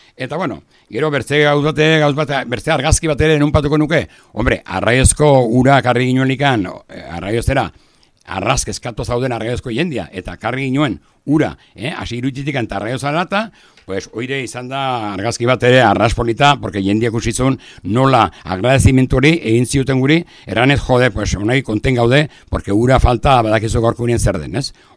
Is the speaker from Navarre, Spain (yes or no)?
yes; Oronoz-Mugaire, Navarre, Spain; nire herrian Oronoz mugairekoa, ez?